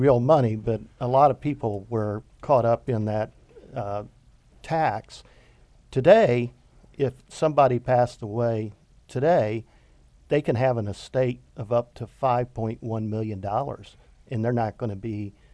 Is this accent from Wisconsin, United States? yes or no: no; Ohio, United States; I was raised in Auglaize County, and that was the county that Neil Armstrong was born in.